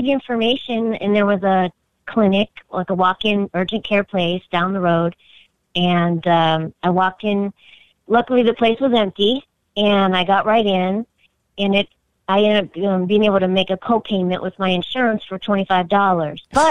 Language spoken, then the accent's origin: English; Ohio, United States; And I'm from Ohio.